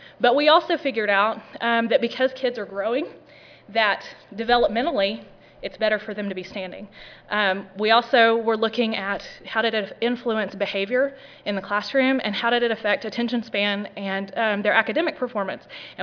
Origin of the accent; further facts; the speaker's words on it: Texas, United States; I'm from Texas. We have mandatory minutes that kids have to be physically active every school week.